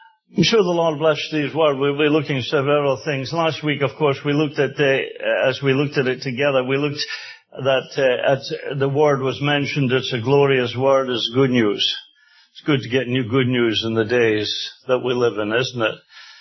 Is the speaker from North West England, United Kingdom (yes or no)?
no; Scotland, United Kingdom; And I come from Scotland where there was enough religion to sink a battleship when I was growing up.